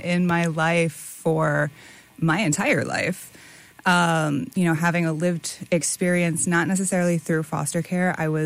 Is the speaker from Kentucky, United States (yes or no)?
no; Delmar, New York, United States; Yeah, cool. Yeah. So I grew up in Delmar, New York. I went to 3 different high schools, ultimately graduating from Doan Stewart in Rensselaer.